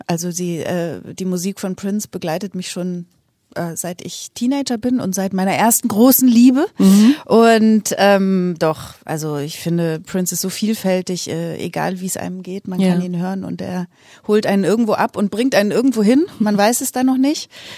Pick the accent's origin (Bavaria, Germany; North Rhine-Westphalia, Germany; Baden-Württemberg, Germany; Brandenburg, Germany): Bavaria, Germany; now in Berlin, Germany; also meine Heimat ist schon Bayern.